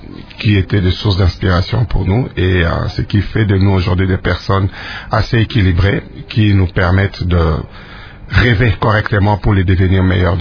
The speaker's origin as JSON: {"language": "French", "region": "Kinshasa", "country": "DR Congo", "tie": "born or raised there", "also_born_or_lived": "Kisangani", "said": "J'ai grandi beaucoup plus à Kinshasa. Mais la naissance, c'est à Kisangani, à l'hôpital de Kisangani, général de Kisangani, je crois ça."}